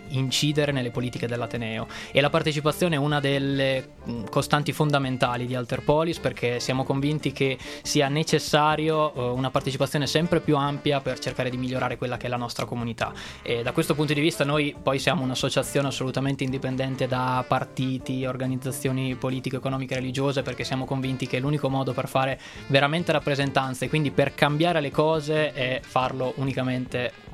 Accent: Pesaro, Marche, Italy; io vengo da Pesaro, sono quindi uno dei tantissimi studenti fuori sede che sono qui al Politecnico

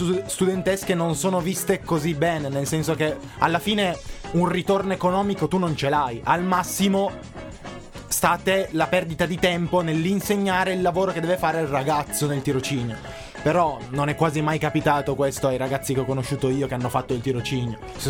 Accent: Turin, Piedmont, Italy; Io personalmente sono di Torino da generazioni

